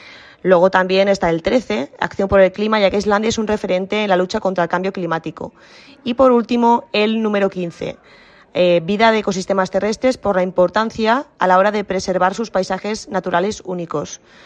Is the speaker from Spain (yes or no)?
yes; Spain; soy de España y vivo en la ciudad de Vic y trabajo en el Instituto Antoni Pous i Argila de Manlleu.